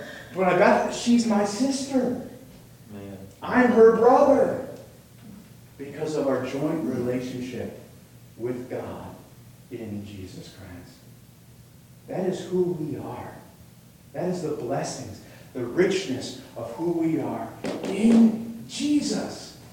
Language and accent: English; New York, United States; You can tell I'm from New York.